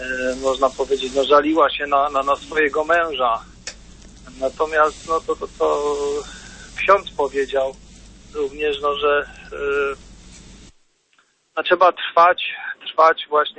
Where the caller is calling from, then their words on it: Lesser Poland, Poland; to jestem … z Małopolskiego.